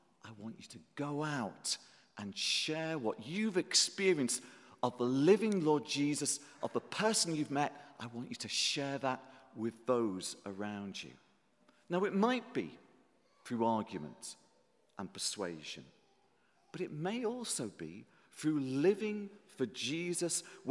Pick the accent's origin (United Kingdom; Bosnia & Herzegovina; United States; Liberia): United Kingdom; Liverpool, North West England; As I've already said, I come from Liverpool and we're very good at arguing.